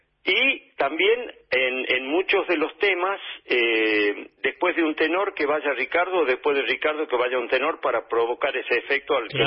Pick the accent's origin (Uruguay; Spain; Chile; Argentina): Argentina; San Miguel de Tucumán, Tucumán; born there; now in Bellavista, Argentina; Yo nací en San Miguel de Tucumán, en la ciudad de Tucumán.